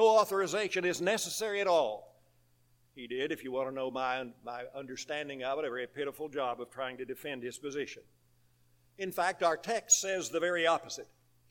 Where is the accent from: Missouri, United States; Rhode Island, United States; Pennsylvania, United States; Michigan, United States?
Missouri, United States; My home state is Missouri.